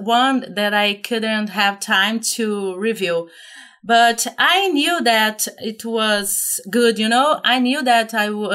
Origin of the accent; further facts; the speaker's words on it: Brazil; English is a second language; I'm from Brazil, and I did my last IELTS test on the June 3rd.